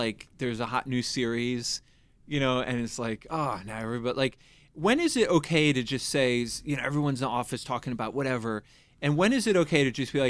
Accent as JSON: {"language": "English", "town": "Brooklyn", "region": "New York", "country": "United States", "tie": "born or raised there", "said": "And I grew up in Brooklyn, and I was talking about the little drugstore that I, you know, would play this game in."}